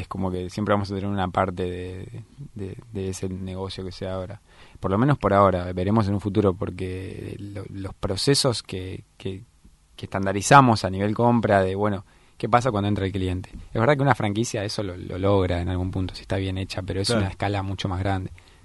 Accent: Ciudad Evita, Buenos Aires Province, Argentina; nos conocemos del barrio, somos los dos de Ciudad Evita, de zona oeste, La Matanza.

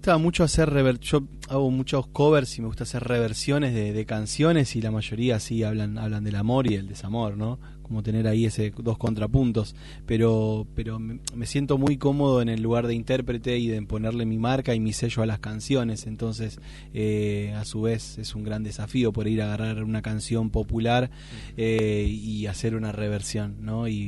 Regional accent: Rosario, Santa Fe, Argentina; Yo soy de la ciudad de Rosario.

